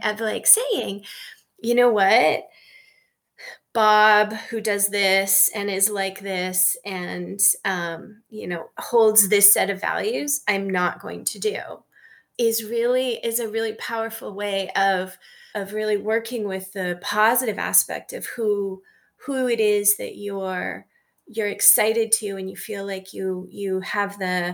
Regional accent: Canada; I need to disclose something. I'm Canadian.

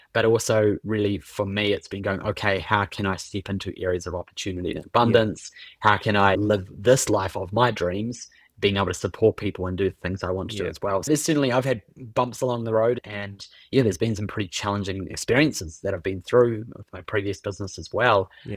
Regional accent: New Zealand; I'm also from New Zealand. I love spending time in New Zealand and seeing family there and friends.

